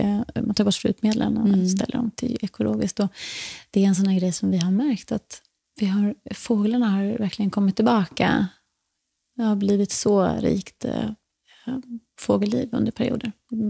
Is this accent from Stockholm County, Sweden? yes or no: no; Porrösta, Skåne, Sweden; har jag flyttat sedan 1,5 år tillbaka till för att ta över gården där jag växte upp. Som heter Porrösta, ligger norr om Österlen.